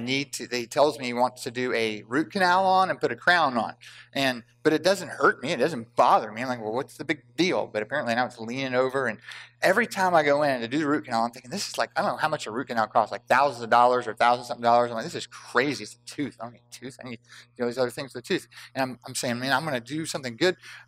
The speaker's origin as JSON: {"language": "English", "town": "Middleburg", "country": "United States", "tie": "born or raised there", "said": "I grew up in Middleburg, so I've lost chickens before."}